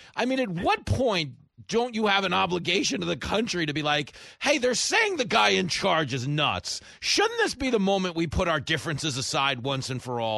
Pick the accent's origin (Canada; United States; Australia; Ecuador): United States; New York; As a New Yorker, there's no space.